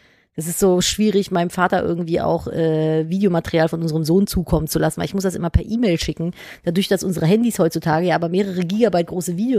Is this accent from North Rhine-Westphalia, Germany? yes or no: yes; Cologne, North Rhine-Westphalia, Germany; ich bin halt in Köln zur Schule gegangen. Köln ist ein Erzbistum, ne? Wie gesagt, katholischer Papa.